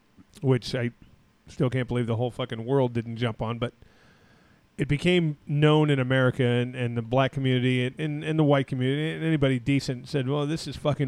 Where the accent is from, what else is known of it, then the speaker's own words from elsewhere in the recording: Arizona, United States; But it was so funny because growing up in Arizona, very, very small black community.